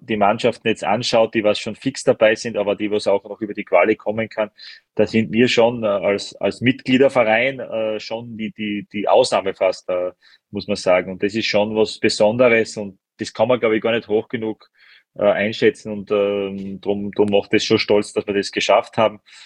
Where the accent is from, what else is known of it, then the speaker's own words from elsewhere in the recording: Styria, Austria; ich als Steirer hätte natürlich sehr, sehr gerne auch in Graz gespielt.